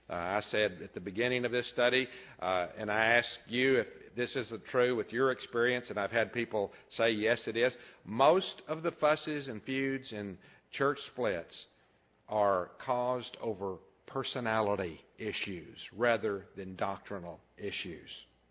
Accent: Texas, United States; I remember as a boy, there was a preacher in my part of Texas

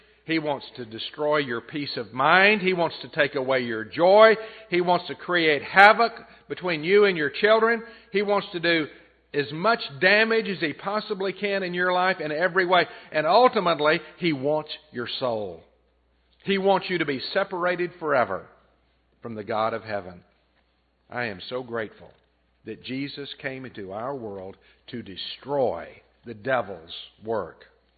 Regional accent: Texas, United States; I grew up in West Texas, and we had a cellar in the backyard, and it was made of cement.

